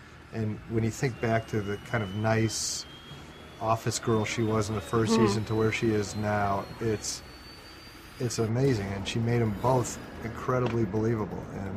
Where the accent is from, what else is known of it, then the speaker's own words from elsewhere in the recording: Detroit, Michigan, United States; are both from Detroit. Just a little known fact.